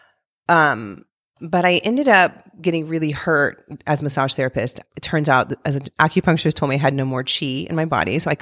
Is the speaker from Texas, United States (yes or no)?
yes; Texas, United States; now in California, United States; And I didn't realize growing up in Texas that what we identified as as Mexican food in Texas is actually completely different from what people think of as Mexican food here in California.